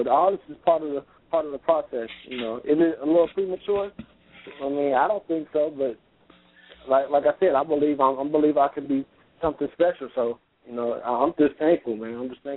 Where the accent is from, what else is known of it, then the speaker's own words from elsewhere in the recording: Dayton, Ohio, United States; I'll eventually be able to bring a world title fight to my hometown of Dayton, Ohio.